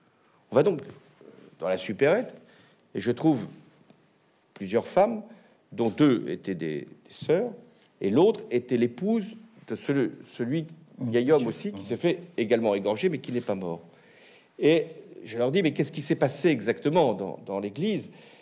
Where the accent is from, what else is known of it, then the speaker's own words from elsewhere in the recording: Rouen, Normandy, France; born there; et je suis né à Rouen, donc je connaissais cette ville.